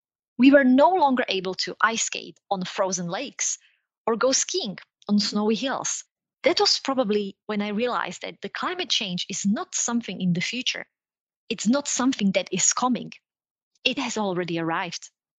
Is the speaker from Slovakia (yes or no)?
yes; Slovakia; Growing up in Slovakia was awesome.